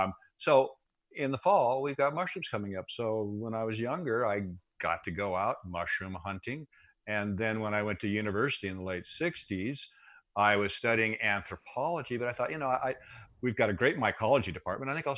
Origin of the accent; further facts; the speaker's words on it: Seattle, Washington, United States; growing up in Seattle, in probably one of the most premier wild mushrooming spots in the world.